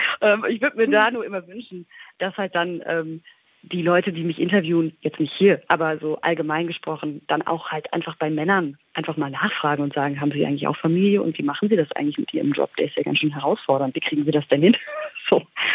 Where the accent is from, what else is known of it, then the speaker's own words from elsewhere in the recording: United States; ich bin in den USA groß geworden